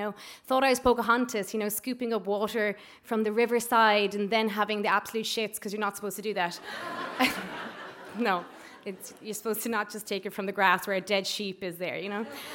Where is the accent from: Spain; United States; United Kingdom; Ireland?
Ireland; we're from Ireland